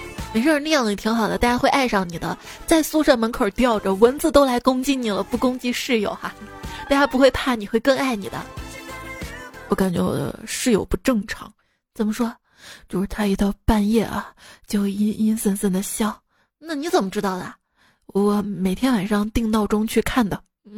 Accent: Shaanxi, China; 问你是哪儿的人啊？我说我是陕西的。

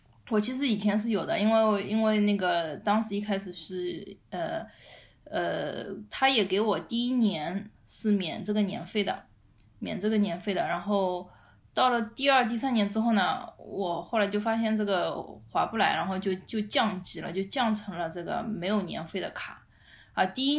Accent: Shanghai, China; 我其实我们上海人这个脑子算这个东西很精的

